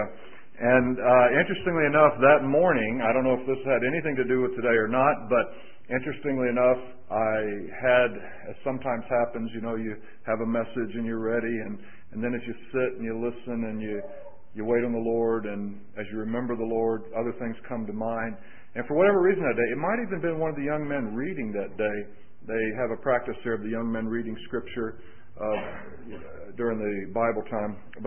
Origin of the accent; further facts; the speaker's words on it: Jacksonville, Florida, United States; I'm from North Florida, Jacksonville, originally, and have lived in the Central Florida area now for about 12 years.